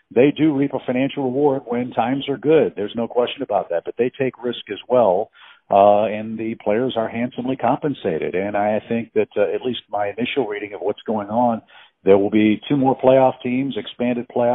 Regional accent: St. Louis, Missouri, United States; I grew up in St. Louis, Missouri.

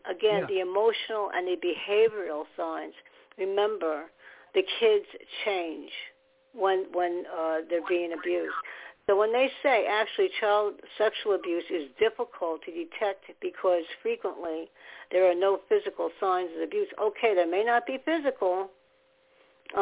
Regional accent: New York City, New York, United States; born there; because that side of the family all were born and raised in New York. And he was under convention there, and I was born in New York too.

